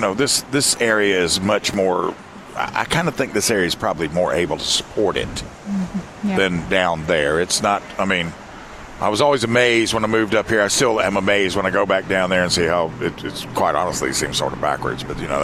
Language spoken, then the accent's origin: English; Columbia, South Carolina, United States; Well, but I mean, I come from Columbia. We used to have the Carolina Coliseum.